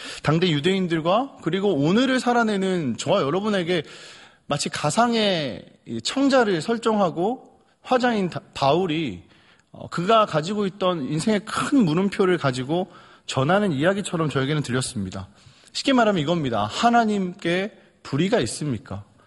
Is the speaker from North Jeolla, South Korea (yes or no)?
no; Busan, South Korea; 저도 얼굴은 서울 사람 같은데요. 저는 고향이 저희 나라의 중심인 부산이 제 고향입니다.